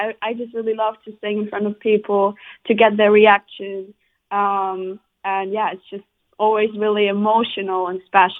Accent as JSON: {"language": "English", "town": "Mannheim", "region": "Baden-Württemberg", "country": "Germany", "tie": "born or raised there", "said": "I'm from Germany. I grew up in a really small village in Mannheim."}